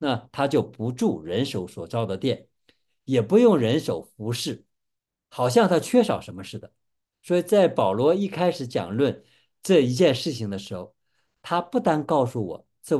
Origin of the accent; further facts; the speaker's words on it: China; 实际上希腊人跟我们中国人是一样的，就都喜欢拜很多的神明